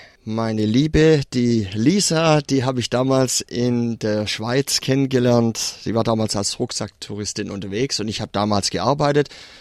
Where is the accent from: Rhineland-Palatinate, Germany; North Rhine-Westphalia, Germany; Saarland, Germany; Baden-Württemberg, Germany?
Baden-Württemberg, Germany; Bempflingen; komme aus Baden-Württemberg, aufgewachsen in Bempfling. Das liegt so in der Nähe von Metzingen, Reutlingen, zwischen Tübingen und Stuttgart, könnte man sagen. Aufgewachsen in einem Bayern-München-Haushalt